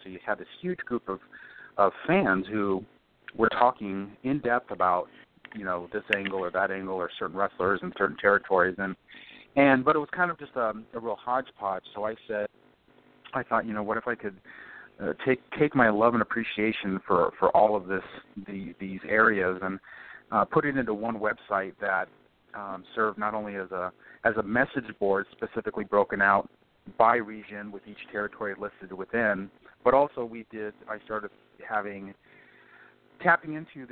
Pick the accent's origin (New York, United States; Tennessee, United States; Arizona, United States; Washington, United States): Arizona, United States; I grew up in Arizona for the most part, moved here when we were 10 years old, and so as a result, not a hotbed for territory wrestling at all.